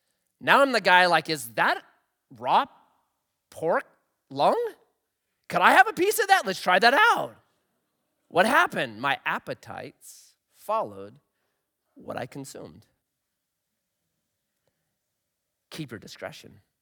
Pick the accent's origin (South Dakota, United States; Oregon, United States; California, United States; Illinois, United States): Oregon, United States; So I grew up in Southern Oregon.